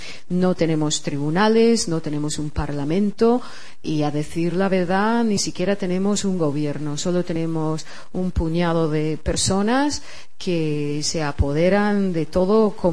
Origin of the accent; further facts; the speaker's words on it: Eritrea; moved away; mi país, sobre Eritrea. Es mi país natal y, claro, me he tenido que ir